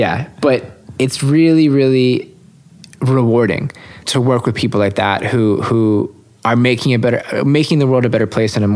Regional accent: Atlanta, Georgia, United States; I grew up in Atlanta in the 90s

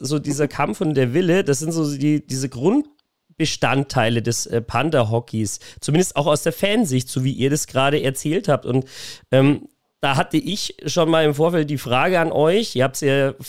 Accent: Munich, Bavaria, Germany; wenn ich kurz mal reingerätschen darf als Münchner

